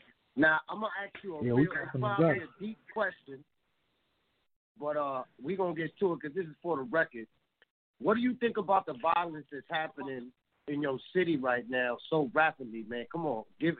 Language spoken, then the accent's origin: English; New York, United States; You know, I come from New York, and it's basically the same fucking thing.